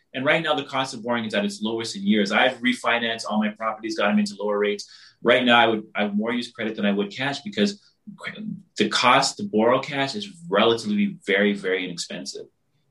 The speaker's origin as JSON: {"language": "English", "country": "Barbados", "said": "I'm from the Caribbean, I'm from Barbados, and I see many people do that, take their time piece by piece."}